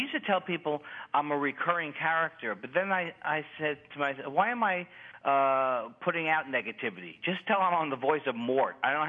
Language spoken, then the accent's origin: English; Queens, New York, United States; now in Los Angeles, United States; Well, I'm from Queens. I'm from Queens, New York.